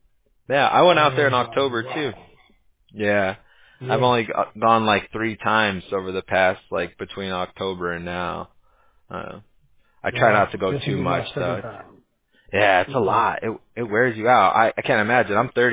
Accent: Huntington Beach, California, United States; now in Costa Mesa, United States; I grew up in Huntington Beach originally in Orange County, but I live in Costa Mesa now off Harbor Boulevard.

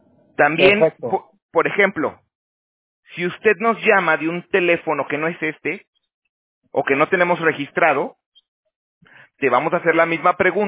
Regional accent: Aguascalientes, Mexico; also born or lived in Toronto; now in California, United States; yo soy también de México, yo soy de Aguascalientes. Yo me fui en el 2012, pero me fui a Canadá. Estuve en Toronto allá trabajando en el roofing. Y ya ahorita, bueno, tengo 6 años que me bajé para acá, para California.

